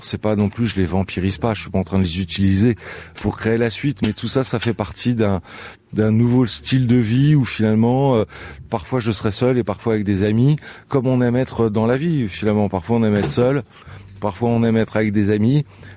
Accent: France; en tant que Français

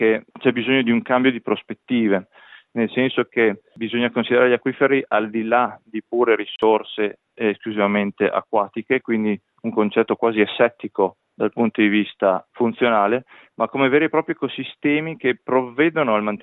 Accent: Parma, Emilia-Romagna, Italy; moved away as an adult; also born or lived in Spain; now in Perth, Australia; Effettivamente sono nato a Parma e ho studiato a Parma, quindi sono quasi un parmigiano doc, anche se in realtà da più di 15 anni vivo all'estero, ho vissuto in Spagna e poi da 7 anni a questa parte sono a Perth in Western Australia.

